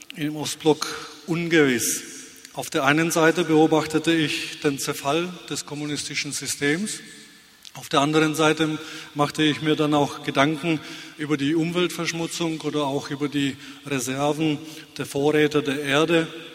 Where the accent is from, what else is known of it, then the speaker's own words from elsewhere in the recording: Czechia; Ich bin in Tschechien aufgewachsen